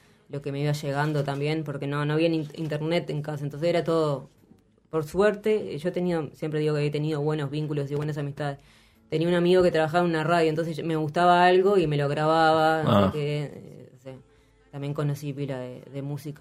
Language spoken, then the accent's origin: Spanish; San José, Uruguay; now in Montevideo, Uruguay; cuando soy de San José, cuando vine a Montevideo, estudié un poco de guitarra ahí